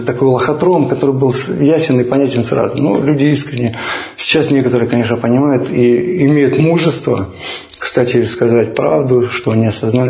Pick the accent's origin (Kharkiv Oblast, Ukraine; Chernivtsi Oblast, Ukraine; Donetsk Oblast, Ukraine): Kharkiv Oblast, Ukraine; Kharkiv; я харьковчанин, и я, скажем так, коренной украинец. В моем роду были все украинцы Харьковской области. Черниговской, Донецкой, из нескольких поколений.